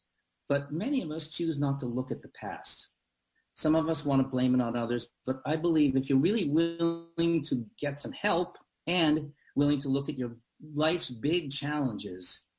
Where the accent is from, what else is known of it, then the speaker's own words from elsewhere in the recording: Boston, Massachusetts, United States; when I was a young boy growing up in Boston